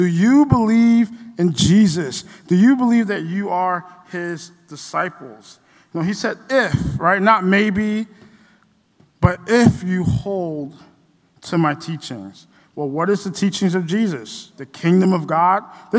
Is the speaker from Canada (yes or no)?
no; Guyana; also born or lived in St. Lucia; now in United States; I'm actually from Guyana. I was born in St. Lucia, but I grew up in Guyana before I came to the United States.